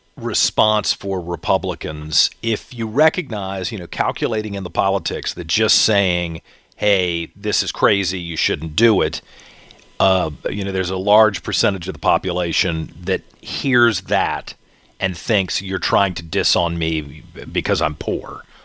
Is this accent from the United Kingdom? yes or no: no; Richmond, United States; also born or lived in Los Angeles / New York / Waco; I grew up here in Richmond, live here now. I've lived in downtown Los Angeles. I've lived in Midtown Manhattan. I've lived in Waco, Texas, and a lot of places in between.